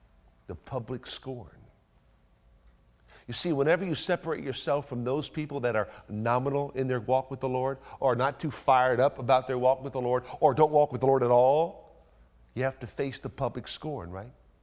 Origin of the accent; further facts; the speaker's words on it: Delaware, United States; I can recall growing up in Delaware that there was a church